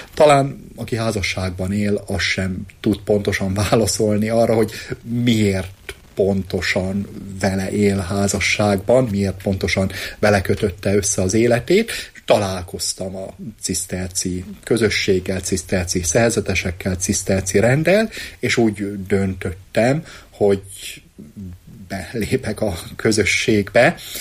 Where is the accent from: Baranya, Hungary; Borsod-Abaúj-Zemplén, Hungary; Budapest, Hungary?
Borsod-Abaúj-Zemplén, Hungary; Én Észak-Magyarországról, Borsod megyéből származok, a gyermekkoromat, fiatalkoromat azt Nyéglátházán töltöttem